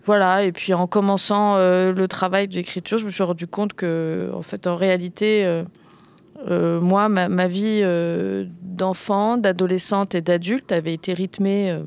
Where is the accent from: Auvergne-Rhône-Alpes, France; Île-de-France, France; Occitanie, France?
Île-de-France, France; Paris; je suis parisienne, j'habitais dans l'Est parisien